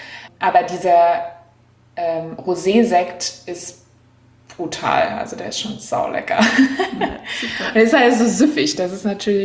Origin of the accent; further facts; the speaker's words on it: Hackenheim, Rhineland-Palatinate, Germany; Gut, ich bin in Hackenheim groß geworden. Das ist natürlich irgendwie 1000 Winzer auf 2000 Leute.